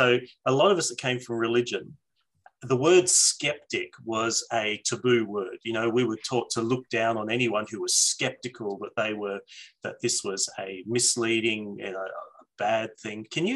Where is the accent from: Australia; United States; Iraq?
Australia; Australia. So, and again, I'm happy to insert subtitles for anything that people may not understand about my accent.